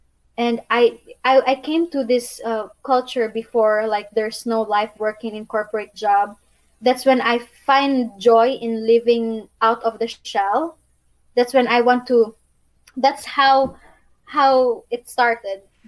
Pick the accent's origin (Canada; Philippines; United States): Philippines; English is a second language; now in Bosnia and Herzegovina; it's hard because I'm from Philippines.